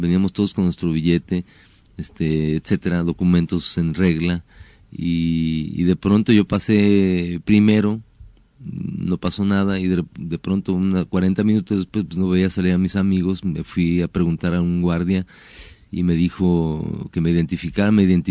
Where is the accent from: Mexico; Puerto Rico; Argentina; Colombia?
Mexico; muchos que somos mexicanos.